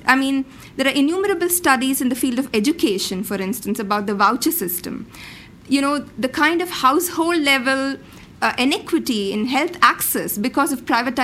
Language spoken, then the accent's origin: English; India; because I come from India, where one-third of the world's poor live.